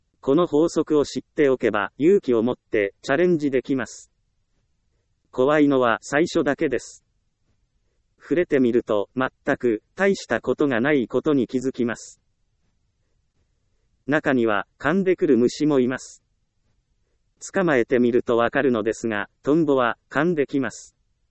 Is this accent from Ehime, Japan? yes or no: yes; Ehime, Japan; 私は愛媛県の田舎出身です。自宅周辺には田んぼがあるので、カエルやオタマジャクシはもちろん、バッタやコオロギも平気です。子供の頃は虫と暮らしているような状態で育ちました。